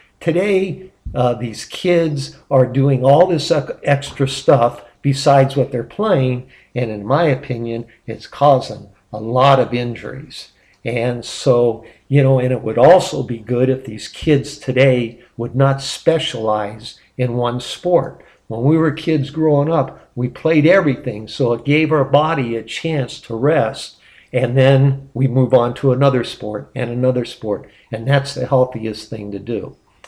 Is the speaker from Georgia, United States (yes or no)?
no; San Francisco, California, United States; also born or lived in Fresno; So I grew up in Fresno and out on the farm. At the age of around six, our family packed up their bags and we moved to San Francisco.